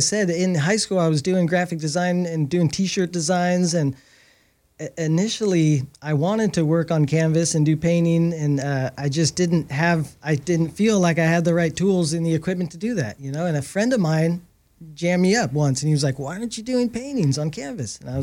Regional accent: Costa Mesa, California, United States; now in Laguna Beach, United States; to grow up in Costa Mesa. I call Laguna my home for the last 20 years. But growing up in Costa Mesa in, you know, the late to mid 90s was amazing.

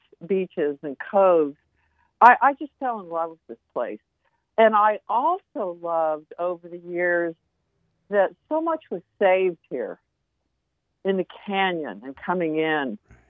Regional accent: Dallas, Texas, United States; also born or lived in Berkeley / Oakland / Telluride; now in Laguna, United States; I'm from Dallas, Texas, and I lived in the Bay Area for a long time, in Berkeley, Oakland, the East Bay Area, and Telluride. But from the Bay Area, we moved here, my family.

